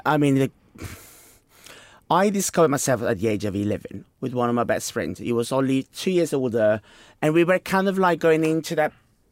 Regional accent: Tivoli, Lazio, Italy; English is a second language; I am originally from Tivoli, which is a small town approximately like 45 minutes. Far from Rome.

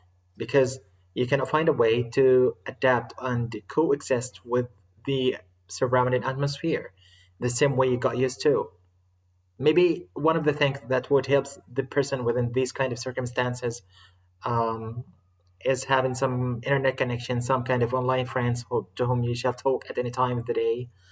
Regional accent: Egypt; I'm from Egypt and I want to discuss this kind of point with you

